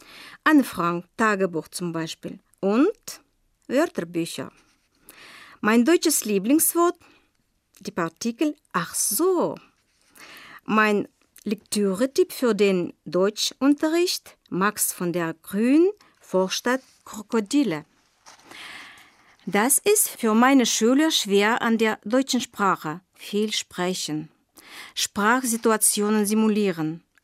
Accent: Ufa, Bashkortostan, Russia; German is a second language; Ich komme aus Ufa, Baschkortostan, also aus Russland. Ich bin geboren 1959. Ich arbeite als Deutschlehrerin im Gymnasium 47 in Ufa auf dem Ural.

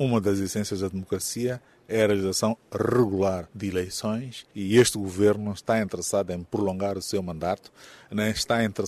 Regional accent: Mozambique; como moçambicanos, queremos que é o diálogo que há de resolver o problema

